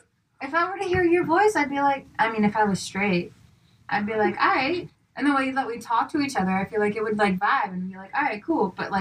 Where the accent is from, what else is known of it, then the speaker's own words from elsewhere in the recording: Canton, Georgia, United States; In Canton, Georgia. I grew up in the South.